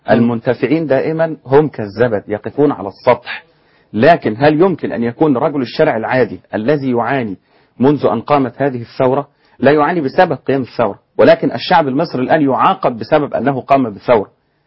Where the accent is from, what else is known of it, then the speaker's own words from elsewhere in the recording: Egypt; وطبعا احنا شعرنا كمصريين عموما